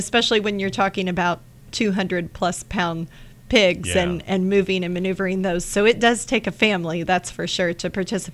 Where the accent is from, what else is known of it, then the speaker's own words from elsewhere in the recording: Daviess County, United States; And when my parents moved to Daviess County and I was raised here, that was something that they thought was important